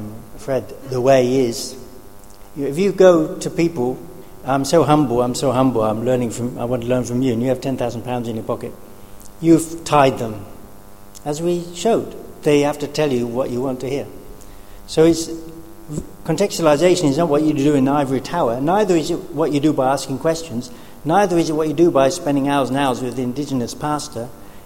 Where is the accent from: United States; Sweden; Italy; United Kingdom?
United Kingdom; They know I'm a Brit.